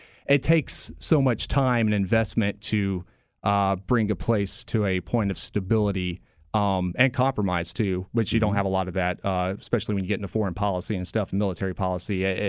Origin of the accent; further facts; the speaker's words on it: Independence, Mississippi, United States; also born or lived in Memphis; Independence is where I grew up. I was born in Memphis.